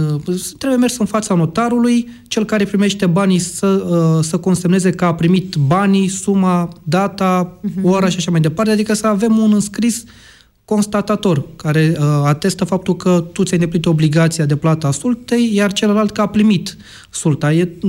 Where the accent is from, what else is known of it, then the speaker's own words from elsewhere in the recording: Romania; am observat că foarte mulți profită de lipsa de acțiune a noi, ca români, în principal